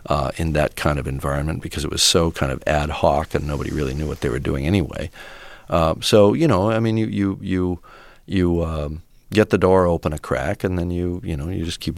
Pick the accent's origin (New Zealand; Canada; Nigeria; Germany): Canada; now in United States; I'm Canadian. I can't vote